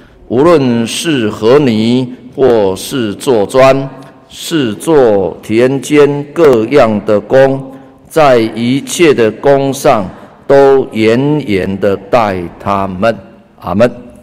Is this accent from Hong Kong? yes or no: no; Taiwan; 我们台湾话说哈，爱就较惨死了哈